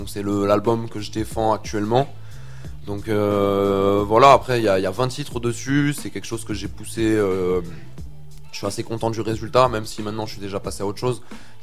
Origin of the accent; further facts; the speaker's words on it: Montpellier, Occitanie, France; also born or lived in Grenoble; je viens de Montpellier. Donc contrairement à ce que les gens pensent, je viens pas de Grenoble, même si j'ai passé beaucoup de temps là-bas. Donc voilà, je viens de Montpellier